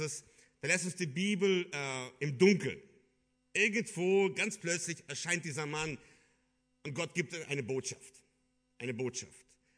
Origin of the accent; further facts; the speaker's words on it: Kyrgyzstan; now in Germany; Ich bin ja ein wahrer Ossi. Ich sage immer, ich bin ein Ossi der Ossis. Ich bin aufgewachsen in Kirgisistan. Wir waren sehr stolz, wir sind Deutsche.